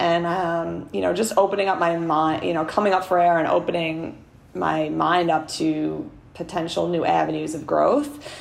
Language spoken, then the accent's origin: English; New York, United States; I'm going to bring rum distilling back to my hometown of New York.